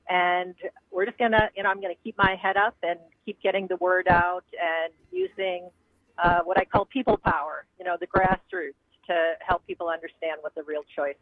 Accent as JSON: {"language": "English", "town": "Chippewa Falls", "region": "Wisconsin", "country": "United States", "tie": "born or raised there", "said": "when I was a kid growing up in Chippewa Falls"}